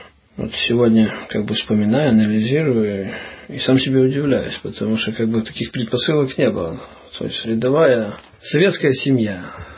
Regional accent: Yerzhovo, Transnistria, Moldova; вот мое родное село, Ержово, то есть Рыбницкий район, это на севере Приднестровья.

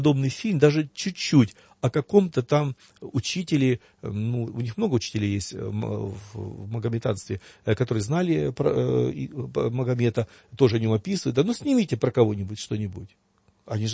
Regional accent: Kyiv, Ukraine; Я сам киевлянин, и у нас в Киеве был такой случай.

